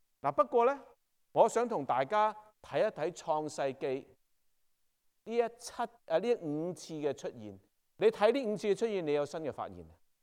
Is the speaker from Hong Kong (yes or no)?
yes; Yuen Long, Hong Kong; 我在元朗住的那时候，我一出去九龙的时候，我必定经过很大的山。无论我小的时候在那里也好，或者我上次两年前、两三年前回香港也好